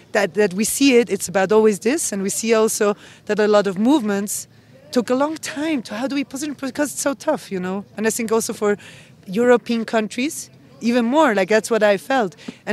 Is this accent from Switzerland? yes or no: yes; Switzerland; also born or lived in Peru; I'm not just Swiss, so I...